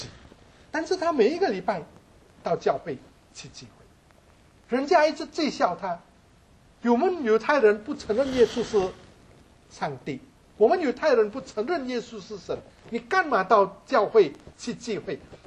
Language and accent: Chinese; Indonesia; 我从来没有想过说水会对我的皮肤不适合，我在印尼长大的